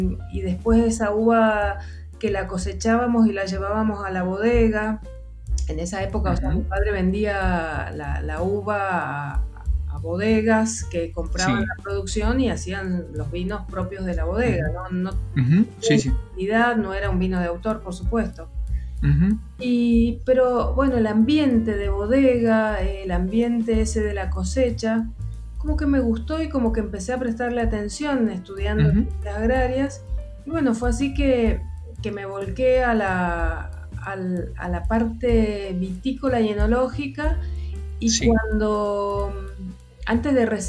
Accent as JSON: {"language": "Spanish", "region": "Mendoza", "country": "Argentina", "tie": "born or raised there", "said": "yo nací en Mendoza, me crié en una familia del lugar"}